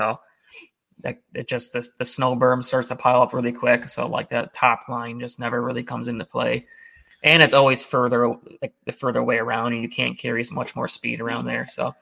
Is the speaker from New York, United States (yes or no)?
no; Hampshire, Illinois, United States; I'm not going to say like I'm from Hampshire. I guess I could, but it just gives them a better idea that like I'm from Chicago or Chicago suburbs, right?